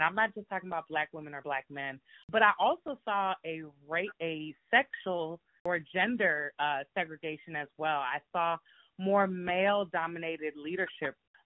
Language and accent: English; Miami, Florida, United States; I was born and raised in Miami. Growing up in Miami, I didn't really realize that there was a difference in being Black and being Hispanic and being white, Asian, or anything like that.